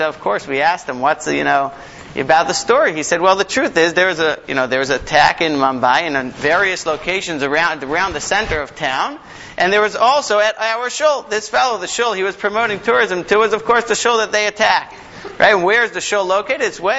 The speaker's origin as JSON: {"language": "English", "town": "Baltimore", "region": "Maryland", "country": "United States", "tie": "born or raised there", "also_born_or_lived": "Sharon", "said": "I moved here via, I grew up in Baltimore, learned in the yeshiva in Ner Yisrael, like so many others here. I spent the last 3 years in the Boston area in a town called Sharon in a mini kollel there."}